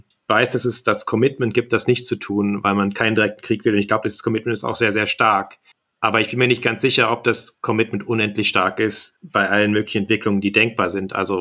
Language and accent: German; Kassel, Hesse, Germany; now in Berlin, Germany; Ich bin weiter in Berlin, in der Reichweite der Iskander aus Kaliningrad. Ich bin jetzt nicht sozusagen in meine Heimat Kassel gefahren